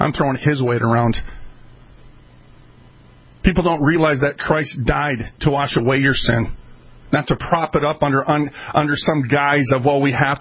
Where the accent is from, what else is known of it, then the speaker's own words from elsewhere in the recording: Minnesota, United States; I'm from Minnesota